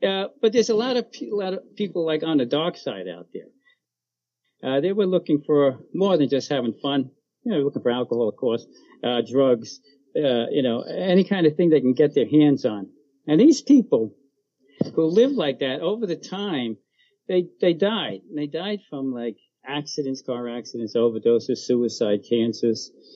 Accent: Brooklyn, New York, United States; born there; So real quick, I was born in Brooklyn. Back in the day, I went to parochial school, all boys parochial school.

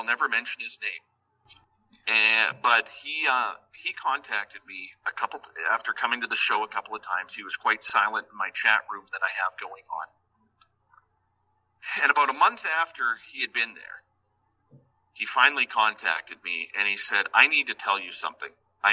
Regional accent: Canada; And I kind of laughed, and because I mean, us being Canadian, we're kind of humble people

